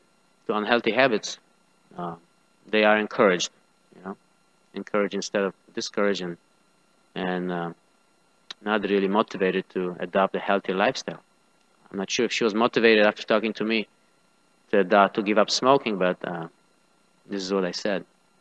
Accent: Poland; I grew up in Poland

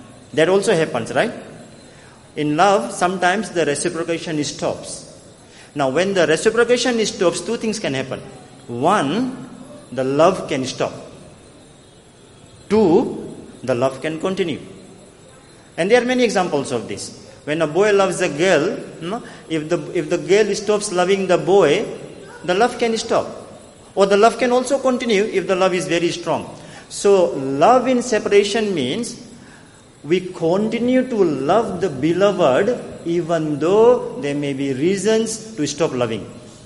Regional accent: Melbourne, Victoria, Australia; Let's say, you know, as I said, I come from Melbourne in Australia.

